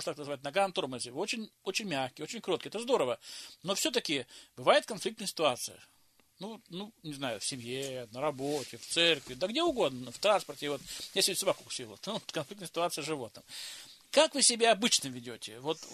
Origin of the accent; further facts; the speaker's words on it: Kemerovo Oblast, Russia; я вообще, когда приехал из Кузбасса сюда